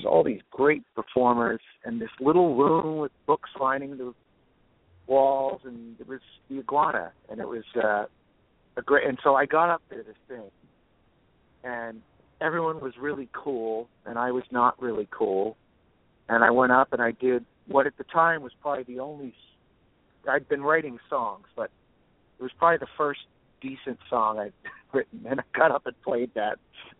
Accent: New Jersey, United States; also born or lived in Boston; now in Los Angeles, United States; I grew up in New Jersey, and I was, and New York was the place where we cut our teeth as musicians.

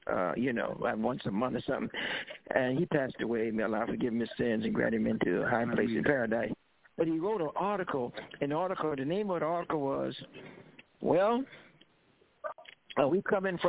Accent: United States; He's brought us here as an African-American Muslim from this country, and that's why it's so unique and it's so beautiful.

